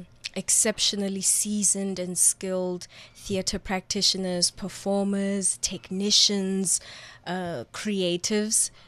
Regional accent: Klerksdorp, North West, South Africa; We're from the same place. We're from Klaagsdorp.

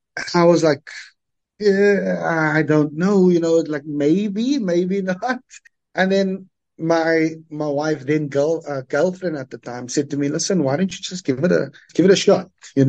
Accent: Cape Town, Western Cape, South Africa; Cape Town, Cape Flats, growing up in the Cape Flats, every school had the doo-wop groups and things like that.

